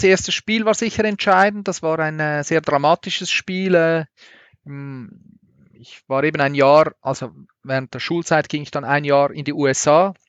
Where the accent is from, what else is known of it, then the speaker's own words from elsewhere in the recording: Zurich, Switzerland; Und wir waren dort als Zürcher total verhasst.